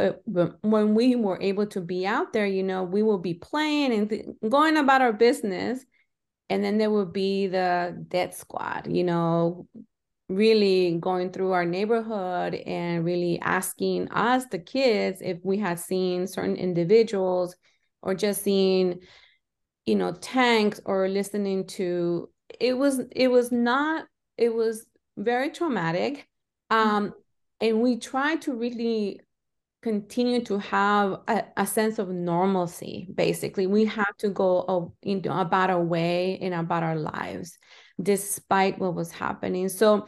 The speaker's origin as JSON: {"language": "English", "country": "El Salvador", "tie": "born or raised there", "said": "Most of my favorite and dear childhood memories are from growing up in El Salvador"}